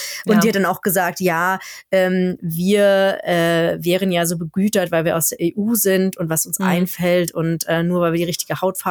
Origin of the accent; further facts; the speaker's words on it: Germany; now in Sweden; im Endeffekt ist mir das ja jetzt schon öfter passiert hier in Schweden, dass man als Deutscher gleich in so eine Nazi-Ecke gestellt wird.